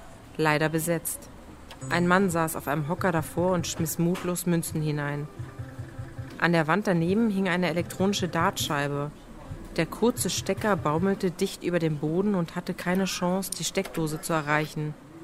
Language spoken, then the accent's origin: German; Berlin, Germany; Der Wedding ist noch zum Teil halt auch so hässlich, wie ich Berlin kenne, wo ich aufgewachsen bin.